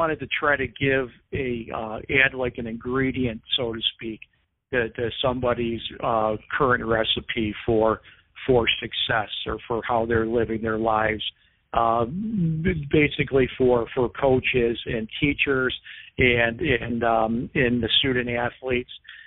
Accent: Cleveland, Ohio, United States; So I transferred to a Division III school in my hometown of Cleveland, Ohio, which is John Carroll University.

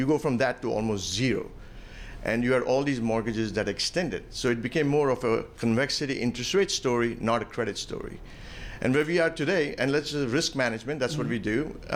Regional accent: Mumbai, Maharashtra, India; now in Atlanta, United States; I'm from Mumbai, originally grew up in Mumbai, big city like New York. And if you think about where Atlanta was when I came in 1994

